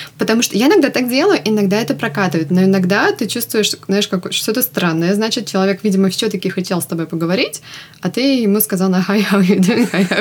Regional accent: Russia; moved away as an adult; now in United States; Мы обе родом из России, но сейчас живем в Калифорнии. … я живу в Америке примерно 1.5 года.

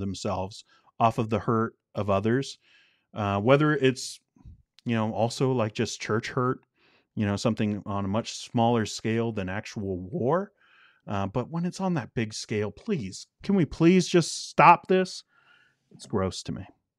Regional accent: United Kingdom; I was brought up in the Open Brethren in the UK.

